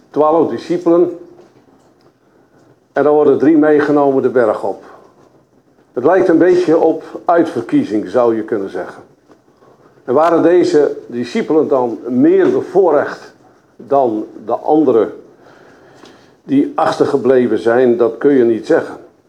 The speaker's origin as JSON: {"language": "Dutch", "region": "Flanders", "country": "Belgium", "said": "ik kom uit Vlaanderen. Ik ben verbonden daar aan de Baptistengemeente."}